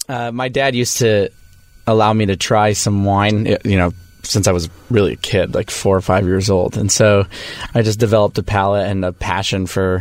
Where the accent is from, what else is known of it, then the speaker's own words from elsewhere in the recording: Las Vegas, Nevada, United States; So I grew up in Las Vegas. Both my parents were lawyers